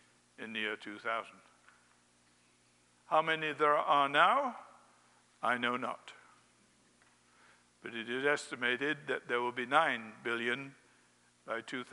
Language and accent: English; England, United Kingdom; I never played baseball as a kid because I grew up in England.